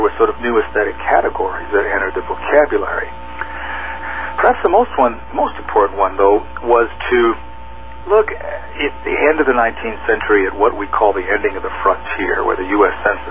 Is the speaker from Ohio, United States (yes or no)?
no; New York City, New York, United States; I grew up in New York City looking at brick walls and wondering if there would ever be an opportunity to be a Lewis and Clark